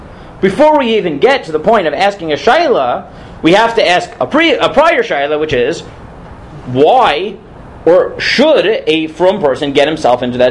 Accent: Staten Island, New York, United States; at least like I know where I grew up in Staten Island

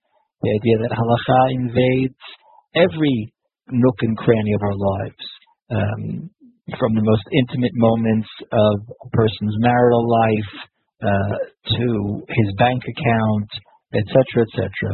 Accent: Efrat, Israel; A very difficult day here for the Jewish people. In Israel, in my hometown of Efrat, and for the Jewish people everywhere.

